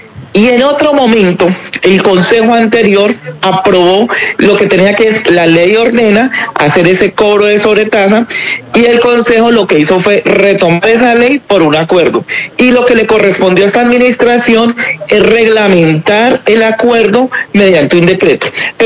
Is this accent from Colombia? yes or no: yes; Cali, Valle del Cauca, Colombia; nosotros como caleños